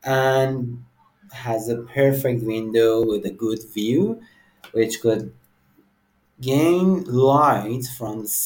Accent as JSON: {"language": "English", "country": "Iran", "said": "I'm from Iran, and I can say we live in an international house."}